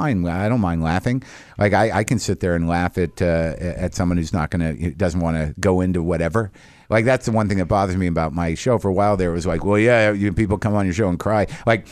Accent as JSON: {"language": "English", "town": "Albuquerque", "region": "New Mexico", "country": "United States", "tie": "born or raised there", "said": "I grew up in Albuquerque and they shoot the show in Albuquerque"}